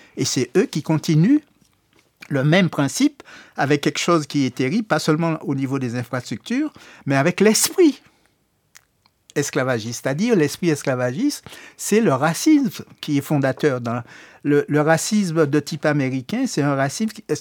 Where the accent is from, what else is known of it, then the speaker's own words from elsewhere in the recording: Antilles, France; Ce qui fait que chez nous, aux Antilles, quand on dit outre-mer, on a une vieille matrice coloniale complètement archaïque